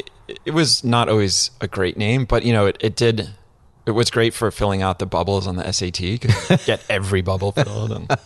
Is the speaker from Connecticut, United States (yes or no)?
yes; Connecticut, United States; I grew up in Connecticut.